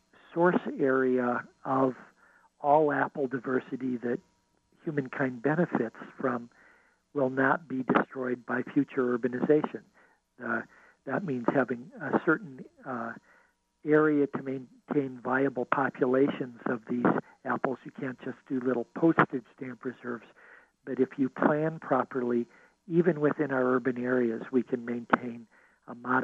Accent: Midwest, United States; But I remember growing up in the Midwest that it was a great gift at Christmas time when tangerines and oranges and pomegranates arrived from Florida

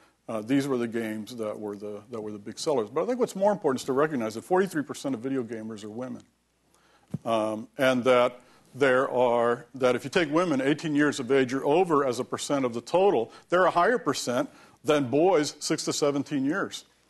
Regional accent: Pennsylvania, United States; Walmart is the biggest employer in my home state, Pennsylvania.

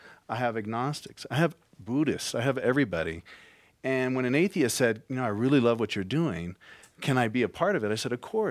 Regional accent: Portland, Oregon, United States; from Portland, Oregon. I'm chair of the Faith Caucus for the state of Oregon.

